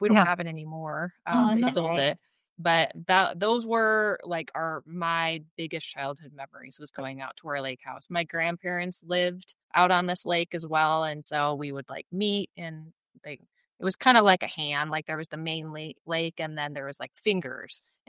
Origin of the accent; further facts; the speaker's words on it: Chicago, Illinois, United States; Which I was from Chicago. We didn't ski much.